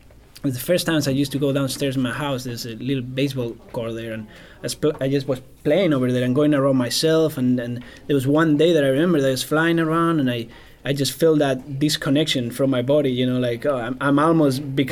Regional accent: Madrid, Community of Madrid, Spain; moved away as an adult; now in United States; I'm originally from Spain, from Madrid, and I moved to the U.S. to work.

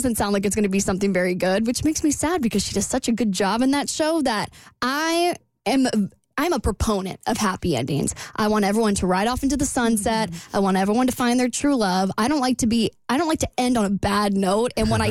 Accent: Florida, United States; Like I'm not very Southern, but sometimes I catch myself. I'm like, why am I twanging? Like I'm literally from Florida.

